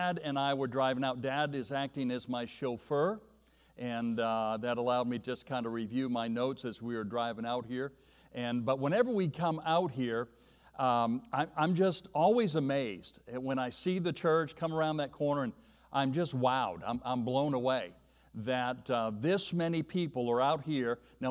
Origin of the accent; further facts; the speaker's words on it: Missouri, United States; I'm from Missouri, so amens are allowed.